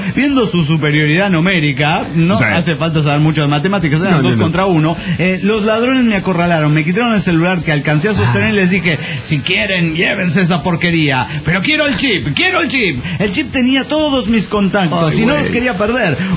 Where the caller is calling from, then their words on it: Ferrara, Emilia-Romagna, Italy; de Ferrara, Italia.